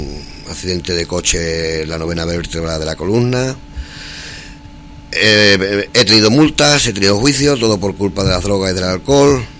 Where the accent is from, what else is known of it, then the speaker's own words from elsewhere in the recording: Garrovillas, Extremadura, Spain; born there; Bueno, pues yo tengo 47 años, nací en Garrovillas